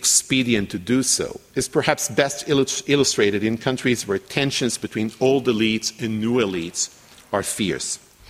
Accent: Canada; In my home country, Canada

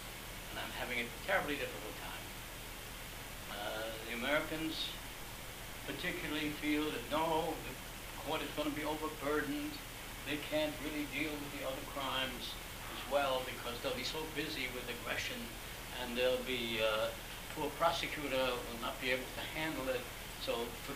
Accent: Transylvania, Romania; Yes, I came from Transylvania. My sister was born in the same house. She was born in Hungary. I was born in Romania.

